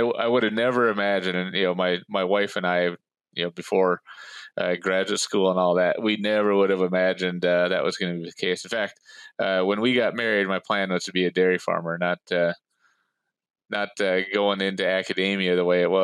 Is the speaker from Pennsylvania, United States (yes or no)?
no; Minnesota, United States; now in Florida, United States; Yes, I grew up on a dairy farm in East Central Minnesota, just north of Minneapolis, about an hour and a half.